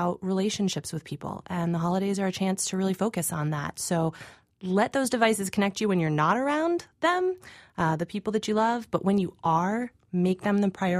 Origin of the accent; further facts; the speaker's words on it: Burlington, Vermont, United States; I'm from Burlington, Vermont, and I love doing that.